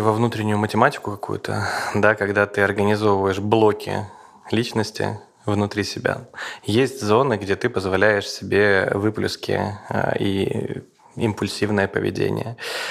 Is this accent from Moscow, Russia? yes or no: no; Apatity, Murmansk Oblast, Russia; born there; Я действительно из России. Я действительно родился в Мурманской области, в маленьком городе под названием Апатиты. Это маленький город, в котором 40 тысяч жителей.